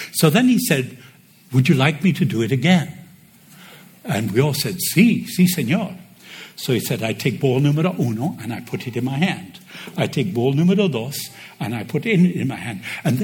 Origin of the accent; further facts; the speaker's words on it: Uruguay; moved away; also born or lived in Argentina; We lived in Argentina. I'm from Uruguay, lived in Argentina